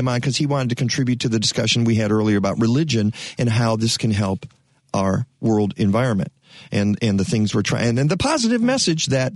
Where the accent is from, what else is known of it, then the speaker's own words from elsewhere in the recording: Michigan, United States; I grew up in Oakland County. I lived in Macomb County. So they're putting this under the, this is suburban Detroit.